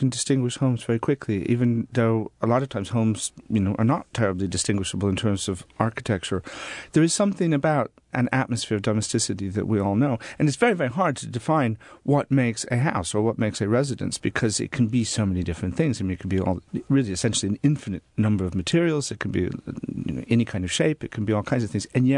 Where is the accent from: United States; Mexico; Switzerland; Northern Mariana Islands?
United States; Des Moines, Iowa; now in England, United Kingdom; You know, I grew up in Des Moines, Iowa. We had salt and pepper on the table. I live in England now.